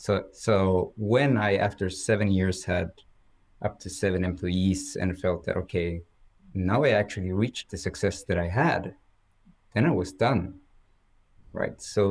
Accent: Gothenburg, Västra Götaland, Sweden; now in Umeå, Sweden; I had no network at all because I'm from Gothenburg.

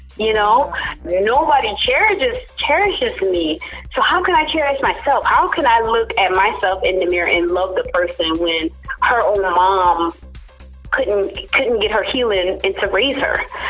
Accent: Charleston, South Carolina, United States; accent: Gullah; I grew up in foster care in the state of South Carolina, and I'm a Southern girl, born and raised in the South. Can't imagine living any place else. So if you hear a little twang in my voice, I'm from Charleston. It's called Gullah.

